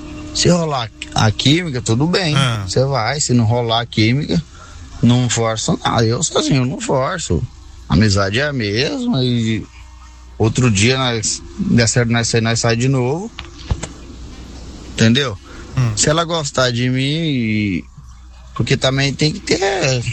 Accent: Paraguay; now in Guaíra, Brazil; Que por causiel, tô no Guaíra, mas sou do Paraguai, caminhoneiro.

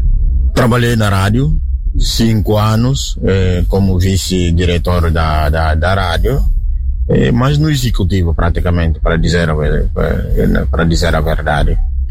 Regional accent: Guinea-Bissau; now in Curitiba, Brazil; padre diocesano da Guiné-Bissau. Nasci na Guiné ao mesmo tempo. Bom, sou da família que não é cristã

